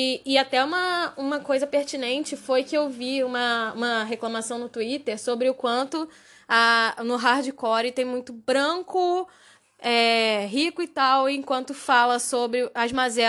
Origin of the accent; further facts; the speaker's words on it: Rio de Janeiro, Brazil; Não tem problema, nós somos cariocas.